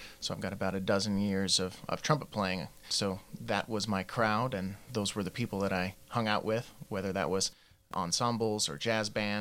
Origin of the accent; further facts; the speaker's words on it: Utah, United States; moved away; also born or lived in Idaho; I was born and raised largely in Utah, and for the previous 10 or so years, I was in Idaho and only moved to the Pacific Northwest about a year and a half ago.